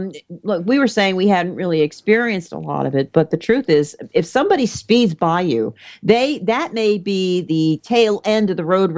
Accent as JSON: {"language": "English", "region": "New Jersey", "country": "United States", "said": "I'm sorry. I'm from New Jersey."}